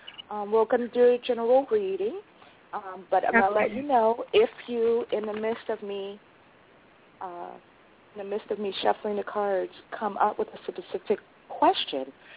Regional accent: Washington, District of Columbia, United States; A lot of people always said I talked funny growing up in Washington, D.C.

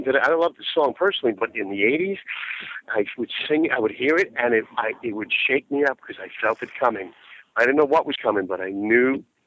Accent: Brooklyn, New York, United States; from Brooklyn, Porto stuff, my hometown is going to...

